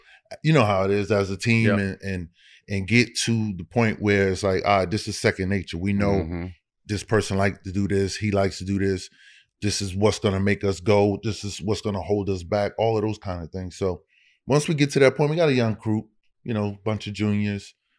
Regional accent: New Jersey, United States; Remember, bro, I'm from Paso, New Jersey.

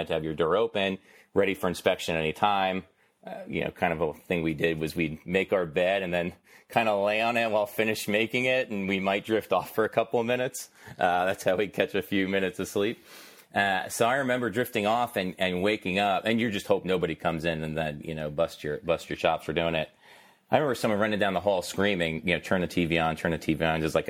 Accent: New York City, New York, United States; born and raised in New York City. I actually went to high school about 5 minutes from the Trade Center.

